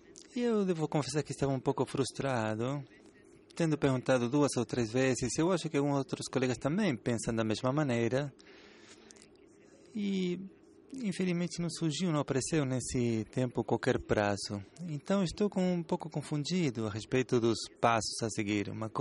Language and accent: Portuguese; Italy; Portuguese is a second language; eu sou italiano, então preciso de café